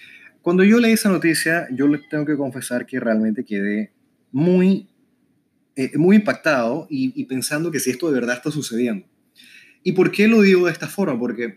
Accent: Chile; cuando yo era niño y estaba creciendo en Chile

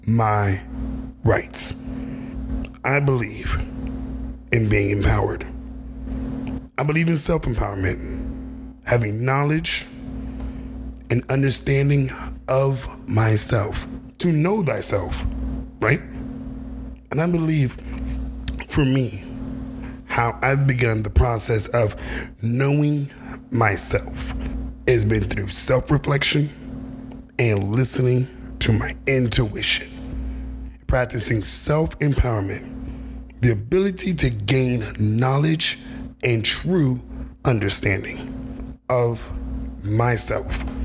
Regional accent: San Antonio, Texas, United States; I am from San Antonio, Texas

